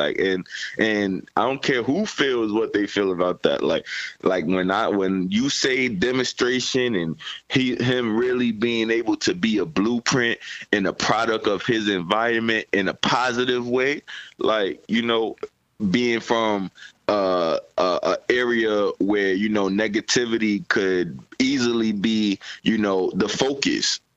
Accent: Brooklyn, New York, United States; Like, me personally, I'm from the East Coast, being from Brooklyn, New York, and stuff like that.

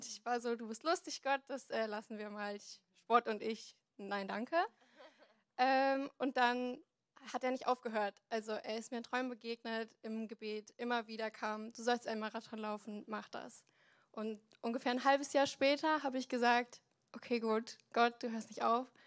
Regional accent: Gummersbach, North Rhine-Westphalia, Germany; Ich komme aus Gummersbach.

